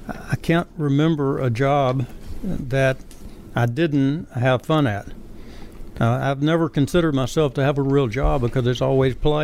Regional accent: Jackson, Tennessee, United States; Jackson, Tennessee.

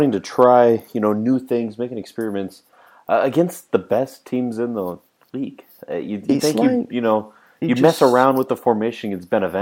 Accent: United States; I'm an American. I don't have any ability to use an accent correctly.

